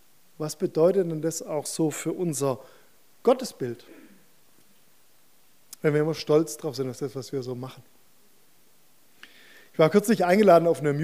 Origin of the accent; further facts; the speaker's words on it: Stuttgart, Baden-Württemberg, Germany; Ah, da sind wir Stuttgarter richtig stolz drauf.